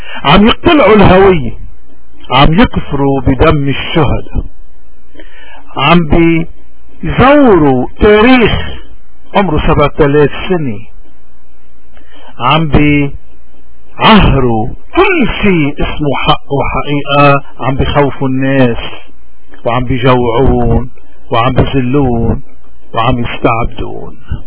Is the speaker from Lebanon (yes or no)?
yes; Lebanon; وهوني الضرورة بتقتضي اليوم كلبنانيين انه اليوم يكون الوقت للشجاعة وللشهادة للحق